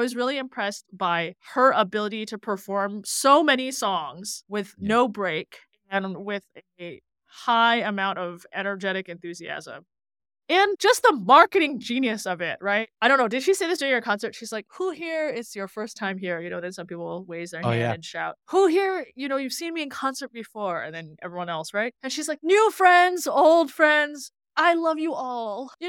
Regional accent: Singapore; growing up in Singapore in the 80s

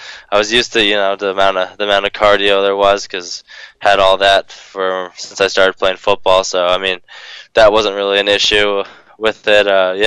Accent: British Columbia, Canada; So I grew up where I'm currently living, which is just outside of Vancouver, in BC, Canada.

